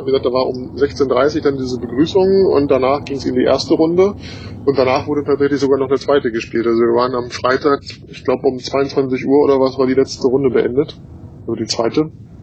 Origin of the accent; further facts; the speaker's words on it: Hanover, Lower Saxony, Germany; born there; als geborener Hannoveraner bin ich natürlich